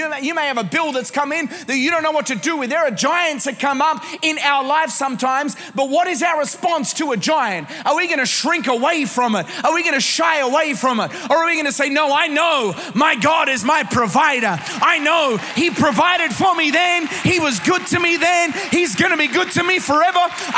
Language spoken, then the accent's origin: English; Australia; But so being an Australian